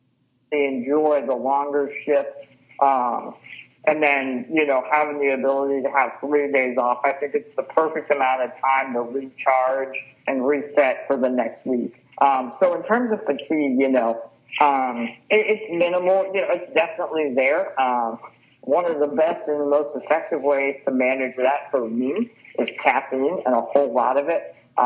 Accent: Houston, Texas, United States; And like I said, I grew up in Houston.

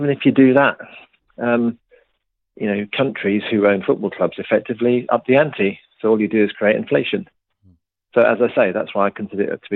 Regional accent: East of England, United Kingdom; I grew up in Norfolk

